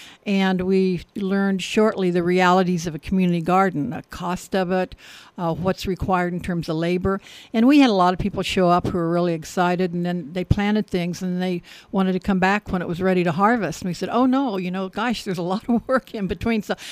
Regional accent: Coffeyville, Kansas, United States; But Coffeyville has always been my hometown and my beloved hometown, special to me. So 9th Street, especially being my neighborhood, was special.

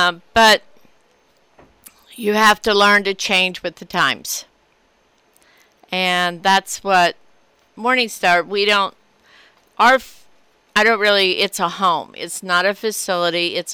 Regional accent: Fall River, Kansas, United States; Yes. I was born and raised in Fall River, and we had a farm there. Did farming, ranched, and so I went to Fredonia High, graduated.

